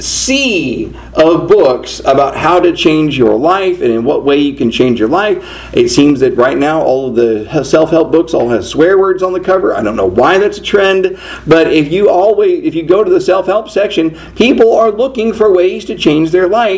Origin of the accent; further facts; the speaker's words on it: Houston, Texas, United States; now in Washington, United States; I am from Houston originally, and so living in D.C. took some getting used